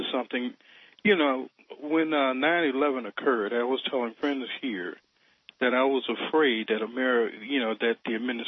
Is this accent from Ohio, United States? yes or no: no; Detroit, Michigan, United States; And the city, I'm from Detroit.